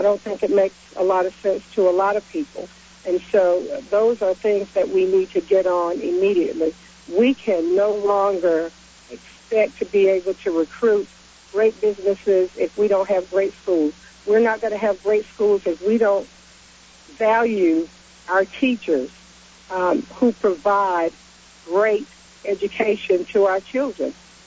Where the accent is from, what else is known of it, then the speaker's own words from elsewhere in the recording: North Carolina, United States; I have roots of having been born and raised in Orange County